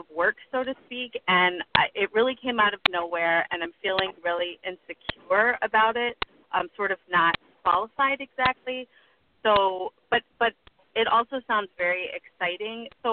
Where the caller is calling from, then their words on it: Chicago, Illinois, United States; I'm calling from Chicago.